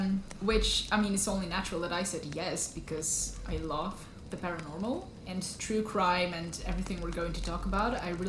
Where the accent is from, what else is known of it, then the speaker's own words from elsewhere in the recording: Belgium; I am your co-host to They Come Before Dawn. I am currently 27 years old, and I'm from Belgium, just like Lawrence.